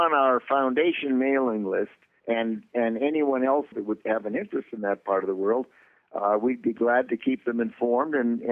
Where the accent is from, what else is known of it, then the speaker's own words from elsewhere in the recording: Chicago, Illinois, United States; and I'm from Chicago.